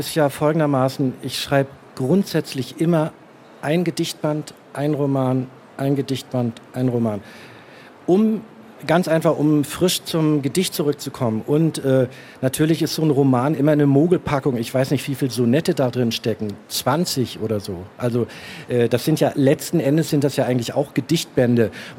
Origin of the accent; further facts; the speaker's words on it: Stralsund, Mecklenburg-Vorpommern, Germany; now in Leipzig, Germany; Ich stamme ja aus Stralsund.